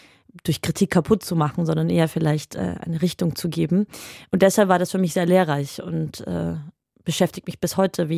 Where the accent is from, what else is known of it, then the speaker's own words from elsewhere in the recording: Bulgaria; Also ich bin Bulgare